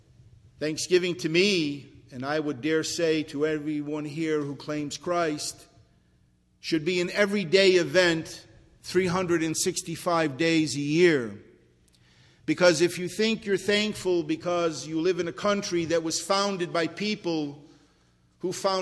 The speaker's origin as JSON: {"language": "English", "country": "United States", "said": "And although I do celebrate it as an American, I really don't think of the Indians."}